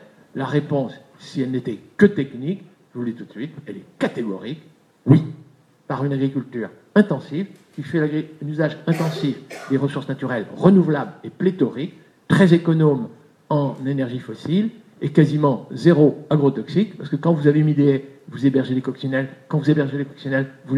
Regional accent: Normandy, France; Ils étaient intelligents, hein, et normands, je suis normand

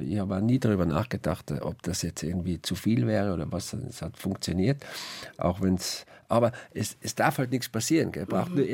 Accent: Tyrol, Austria; Da, wo ich aufgewachsen bin, da ist

